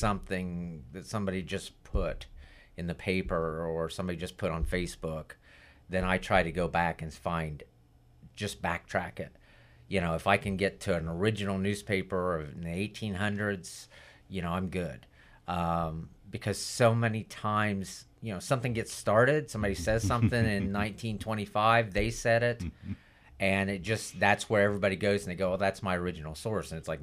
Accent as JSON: {"language": "English", "region": "New York", "country": "United States", "tie": "born there", "said": "Well, I was born in New York."}